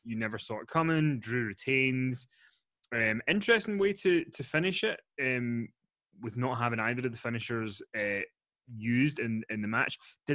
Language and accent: English; Scotland, United Kingdom; for me especially as a Scotsman